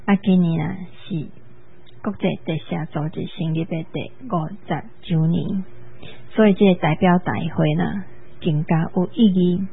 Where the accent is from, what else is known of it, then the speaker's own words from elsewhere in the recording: Taiwan; 我们台湾人